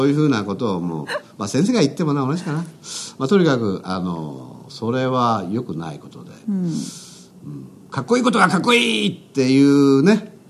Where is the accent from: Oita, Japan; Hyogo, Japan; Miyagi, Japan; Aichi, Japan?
Oita, Japan; 大分市、大分市の出身なんで